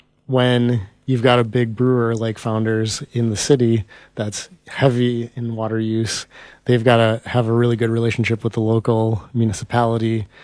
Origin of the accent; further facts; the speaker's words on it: Chicago, Illinois, United States; also born or lived in Wisconsin; And so I grew up in Chicago and lived in Wisconsin for a while after that.